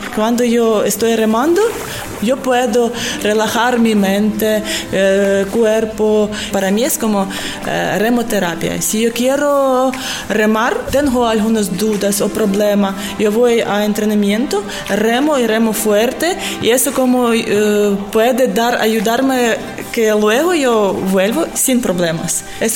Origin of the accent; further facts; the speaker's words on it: Ukraine; now in Seville, Spain; soy ucraniana, estoy en Sevilla 2 años